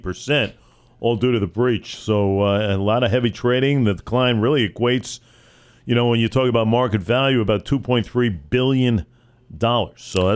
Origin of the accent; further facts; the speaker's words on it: Rocky Point, New York, United States; Food Town in my hometown, Rocky Point, that's done.